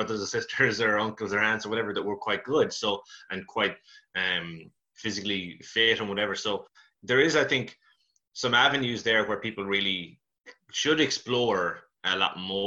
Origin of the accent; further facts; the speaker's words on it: Connacht, Ireland; now in Galway, Ireland; I suppose I'm from Mayo, even though I've been living in Galway for, like, I think 20 years now at this stage, like, kind of on and off. So I came in like 2001